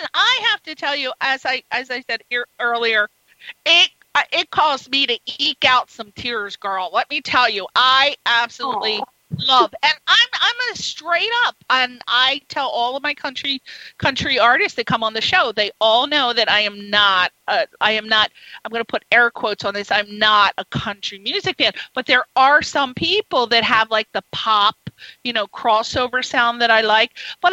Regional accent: East Coast, United States; I'm from the East Coast. I don't remember anybody listening to country music.

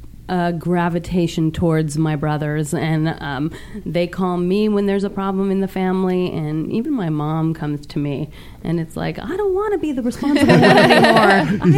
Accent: Oceanside, California, United States; I was raised in Oceanside, California.

